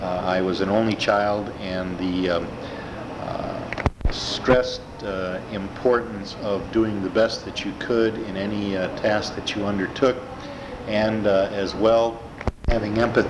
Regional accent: Milwaukee, Wisconsin, United States; I was born in Milwaukee, Wisconsin on September 26, 1937. I grew up exclusively in the city of Milwaukee, attending schools in that community.

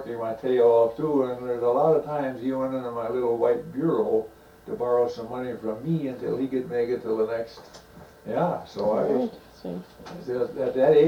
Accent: Easton, Wisconsin, United States; born there; I was born on May 19th, 1922, at Easton, Wisconsin, which is in Adams County, just north of Wisconsin Dells.

